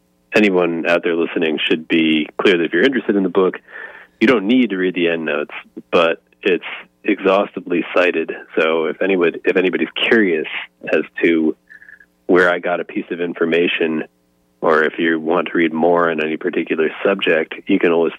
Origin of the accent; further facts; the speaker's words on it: West Hartford, Connecticut, United States; I grew up in West Hartford, and when I was a student at Hall High School